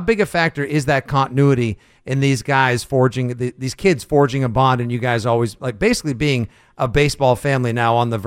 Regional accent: Braintree, Massachusetts, United States; not only are we talking positively about my hometown, Braintree, Massachusetts

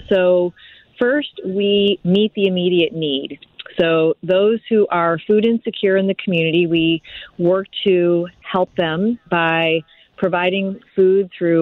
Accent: Michigan, United States; You know, I'm from Michigan, not too far from Chicago, so that's just how I grew up.

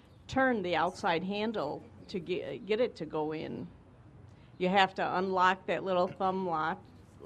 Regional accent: Woodridge, Illinois, United States; I'm from Woodridge.

